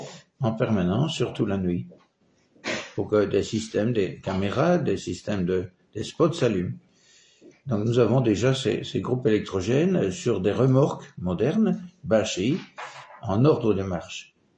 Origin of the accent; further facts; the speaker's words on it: Belgium; Je me rappelle de ce qui s'est passé chez nous en Belgique quand j'étais petit.